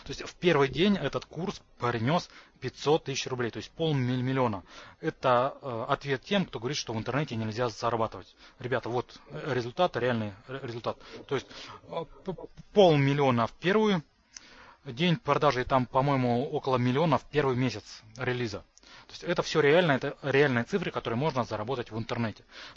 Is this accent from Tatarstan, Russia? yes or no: no; Chelyabinsk, Chelyabinsk Oblast, Russia; born there; now in Moscow, Russia; Мне 37,5 лет, я родился в Челябинске. Последние 10 лет я проживаю в Москве.